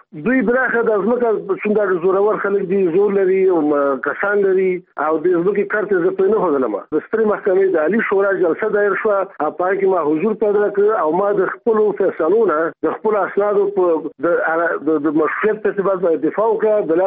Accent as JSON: {"language": "Pashto", "region": "Nangarhar", "country": "Afghanistan", "tie": "born there", "said": "زه د افغانستان د دې وطن بچی یم. زه د کامې دربند ولسوالۍ کې زیږېدلی یم"}